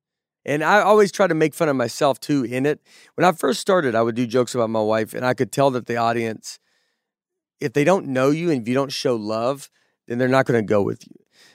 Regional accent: Nashville, Tennessee, United States; And so we grew up in Nashville

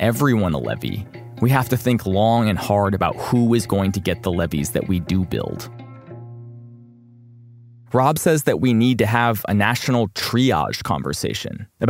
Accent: Vermont, United States; from Northern California to my hometown in Vermont

